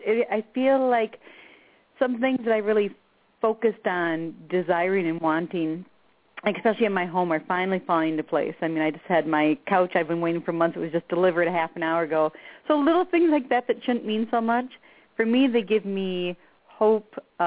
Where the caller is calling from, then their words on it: Minnesota, United States; I'm calling from Minnesota.